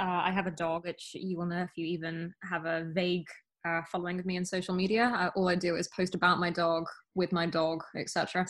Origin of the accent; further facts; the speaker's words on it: United Kingdom; now in United States; I live in America, but I am British